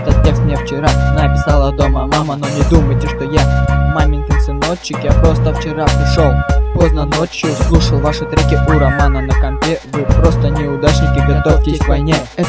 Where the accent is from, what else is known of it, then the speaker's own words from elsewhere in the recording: Novosibirsk, Novosibirsk Oblast, Russia; Я из Новосиба, и отсюда вам привет.